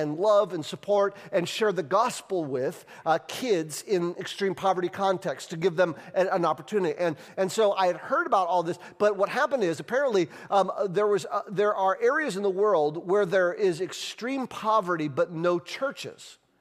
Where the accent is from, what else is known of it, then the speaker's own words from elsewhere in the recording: United States; now in Guatemala; I'm in Guatemala, I'm in jeans and a t-shirt, I'm an American.